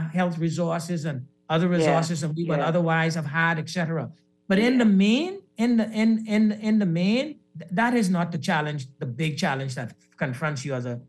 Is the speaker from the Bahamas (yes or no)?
yes; Bahamas; I'm a Bahamian. I say that every day, everywhere I go